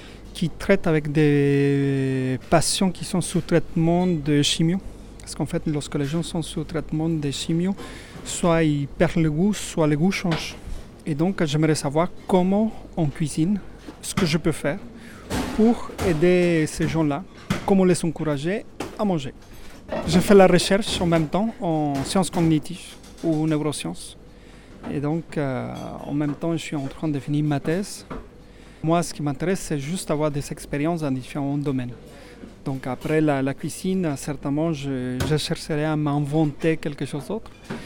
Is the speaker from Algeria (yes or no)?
no; Mexico; French is a second language; now in France; je viens du Mexique. Ça fait quelques années que je suis en France.